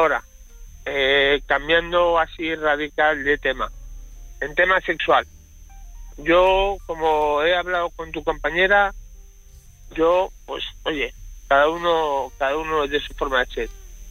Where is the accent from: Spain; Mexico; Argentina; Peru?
Spain; Yo soy español, ella es ecuatoriana.